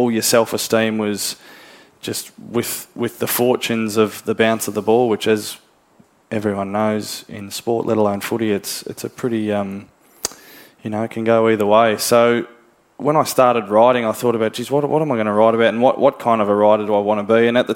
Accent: Ireland; And then I thought, Jesus, I am Irish.

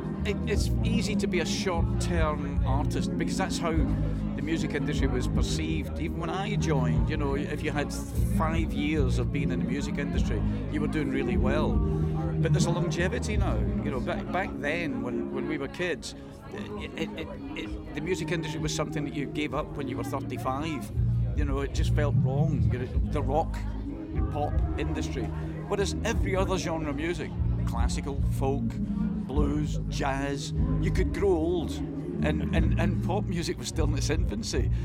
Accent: Scotland, United Kingdom; And it's not just me saying it because I'm Scottish.

